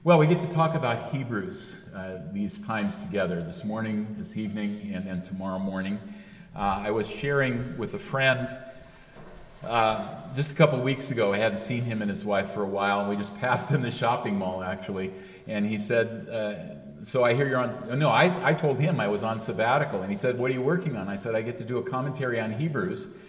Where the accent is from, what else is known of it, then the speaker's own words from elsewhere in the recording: California, United States; As a Californian, I'm glad to say it's delightful to be in a green place.